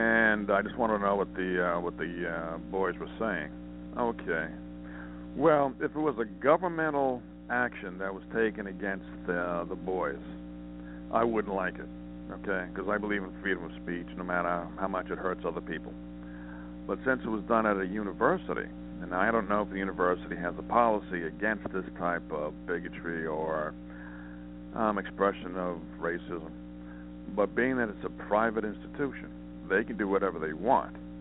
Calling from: Montana, United States

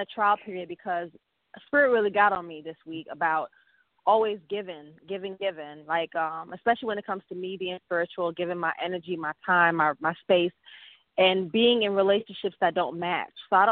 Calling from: Atlanta, Georgia, United States; I am in Atlanta, Patsy.

